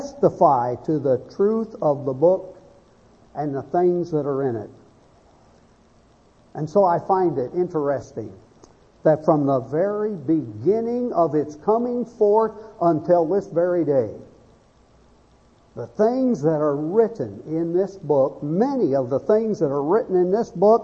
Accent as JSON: {"language": "English", "town": "Phoenix", "region": "Arizona", "country": "United States", "tie": "born or raised there", "said": "I grew up in Phoenix, Arizona. That's Mormon country."}